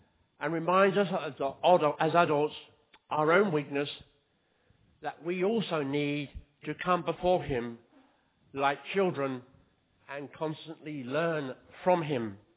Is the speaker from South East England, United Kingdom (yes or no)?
yes; Brighton and Hove, South East England, United Kingdom; growing up in West Sussex, down there in Brighton and Hove, by the seaside.